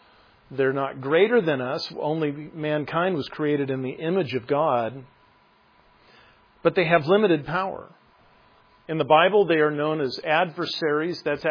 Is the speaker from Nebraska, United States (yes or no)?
yes; Norfolk, Nebraska, United States; And see, if I meet somebody from Omaha, I'll tell them that I'm from Norfolk, and they'll know where that is.